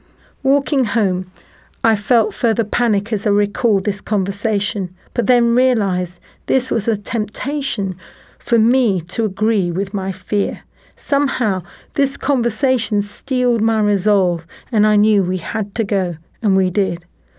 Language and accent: English; India; I had watched God supply our needs again and again as a child, whilst growing up in India as a daughter of missionary parents.